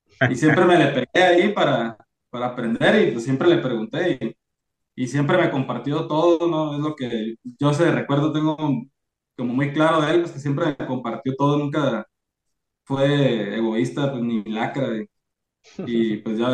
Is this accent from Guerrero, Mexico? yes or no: no; Mexicali, Baja California, Mexico; nosotros somos del norte de México, ¿no? Específicamente de Mexicali.